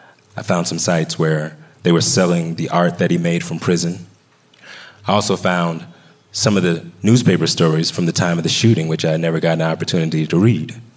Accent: the South, United States; I'd never experienced from Wayne the type of racism that I'd experienced growing up in the South.

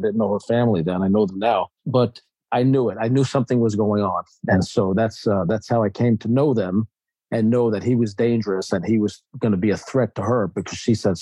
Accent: New York, United States; I'm from the streets. I'm from New York.

